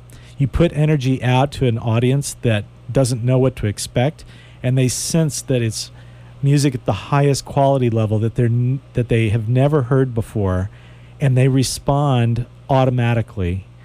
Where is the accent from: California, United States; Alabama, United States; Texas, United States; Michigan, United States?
Texas, United States; Houston; So I was a typical suburban kid growing up in Houston.